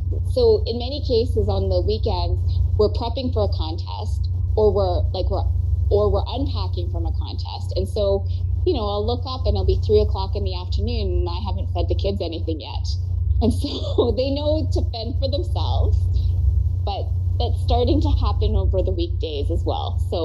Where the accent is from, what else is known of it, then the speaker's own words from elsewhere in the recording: Canada; because I'm a Canadian citizen, they actually had to let me back